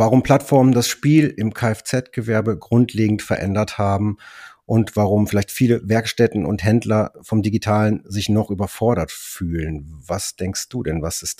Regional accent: North Rhine-Westphalia, Germany; ich als Westfale bin dann natürlich immer aufgeschmissen

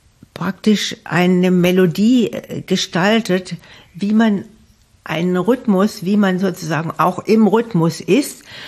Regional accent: Southern Germany, Germany; now in Bremen, Germany; Und ich komme ja aus Süddeutschland. Insofern war Bremen für mich immer auch eine fremde Stadt.

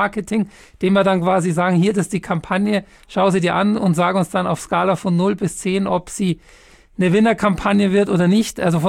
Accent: Munich, Bavaria, Germany; viele, viele liebe Grüße nach München in meine Heimatstadt.

